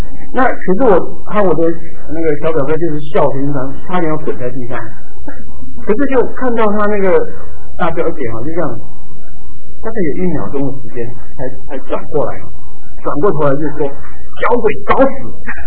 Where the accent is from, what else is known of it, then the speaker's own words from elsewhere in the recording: southern Taiwan, Taiwan; 我是在台湾南部长大的，小的时候，那知道那边的比较淳朴，很多的邻舍啊，还有亲戚啊，都是很近